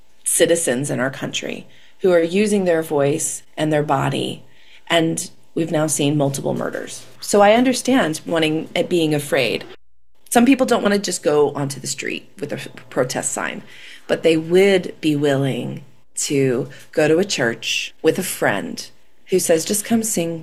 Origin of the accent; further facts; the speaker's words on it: Virginia, United States; Growing up outside of Washington, D.C. in Northern Virginia, protesting is just in my blood.